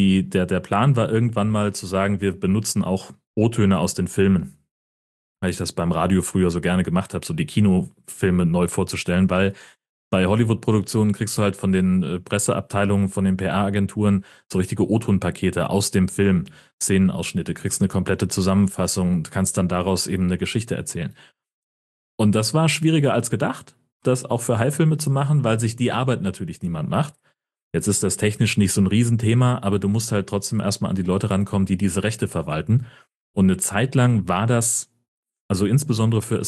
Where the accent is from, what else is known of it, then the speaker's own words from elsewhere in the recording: North Rhine-Westphalia, Germany; Ich bin in der Gegend aufgewachsen, wo dieser Dialekt herkommt.